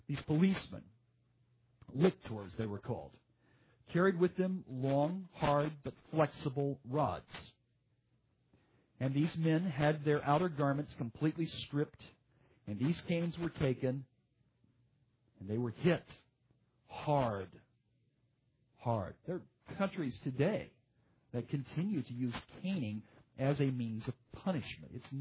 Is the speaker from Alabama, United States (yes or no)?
yes; Alabama, United States; let's say, Pennsylvania to my home state of Alabama